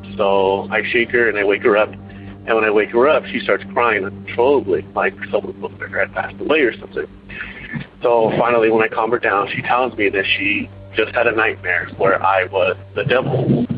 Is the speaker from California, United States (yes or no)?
yes; Irvine, California, United States; I'm from Irvine, California